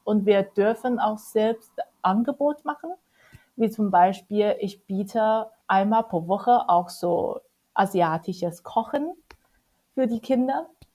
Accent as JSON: {"language": "German", "town": "Hangzhou", "region": "Zhejiang", "country": "China", "tie": "born or raised there", "lives_now": "Dresden, Germany", "said": "Die haben so eine Bruderschule, Kooperationsschule in Hangzhou. Das ist auch in der Nähe von Shanghai und auch meine Heimatstadt."}